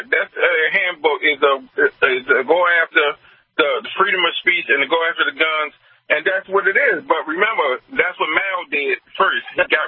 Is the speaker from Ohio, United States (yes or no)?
no; New York City, New York, United States; I love the Lone Star State, but Texas, but Texas has to take a kind of a backseat because where I grew up was in New York City.